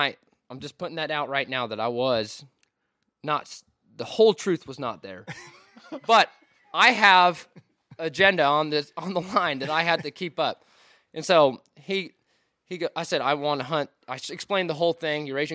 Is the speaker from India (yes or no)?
no; Washington, United States; I'm from Washington State.